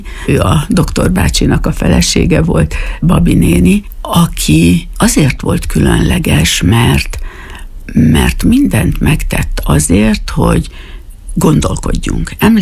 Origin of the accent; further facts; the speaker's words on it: Hajdúszoboszló, Hajdú-Bihar, Hungary; born there; Én magam Hajdúszoboszlón születtem, az apai nagyszüleim éltek Hajdúszoboszlón, és egy rövid ideig, tehát a szüleim a házasság kötésük után Hajdúszoboszlóra költöztek, és egy rövid ideig ott éltek.